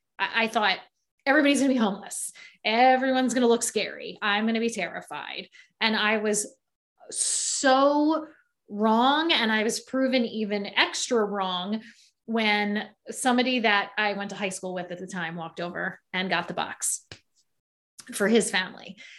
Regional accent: Baltimore, Maryland, United States; As you may or may not know, I grew up in Baltimore, Maryland.

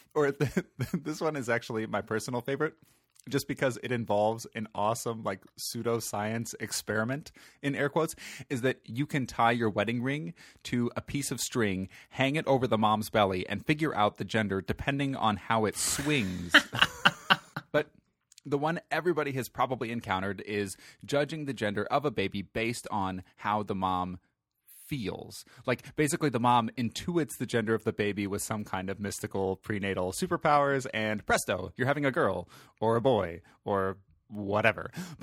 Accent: Austin, Texas, United States; this week I am keeping it real again with a brewery from my hometown of Austin, Texas.

